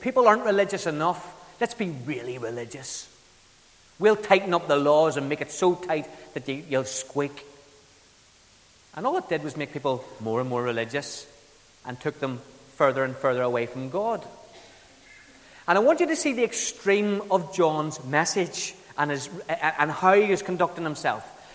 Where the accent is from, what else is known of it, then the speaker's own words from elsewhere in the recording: Kilkenny, County Kilkenny, Ireland; Now, I grew up in Kilkenny in the south of Ireland